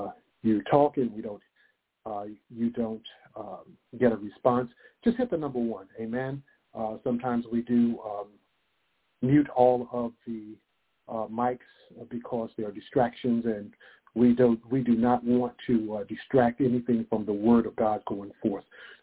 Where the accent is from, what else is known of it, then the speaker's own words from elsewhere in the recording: Princeton, West Virginia, United States; from out of Princeton, West Virginia, my hometown